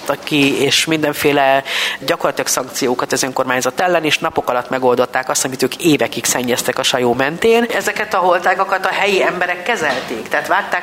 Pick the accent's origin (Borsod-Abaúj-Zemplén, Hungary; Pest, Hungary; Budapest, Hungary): Borsod-Abaúj-Zemplén, Hungary; Sajószentpéter; ami egy szigeten van. Fecskeszög ez a neve, Sajószentpéteren van, és ott folyók és holtágak vesznek minket körül